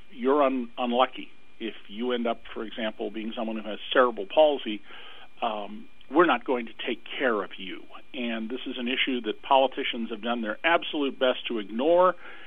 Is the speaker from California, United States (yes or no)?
yes; Santa Cruz, California, United States; Well, in my hometown newspaper, the Santa Cruz Sentinel